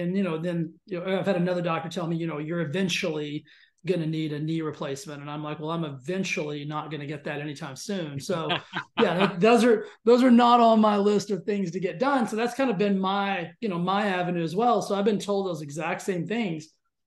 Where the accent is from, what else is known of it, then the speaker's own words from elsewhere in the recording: United States; And I think as an American, we say, that doesn't make any sense.